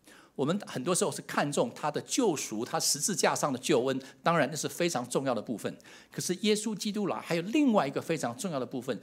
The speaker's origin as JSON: {"language": "Chinese", "country": "Taiwan", "said": "好像我从台湾来"}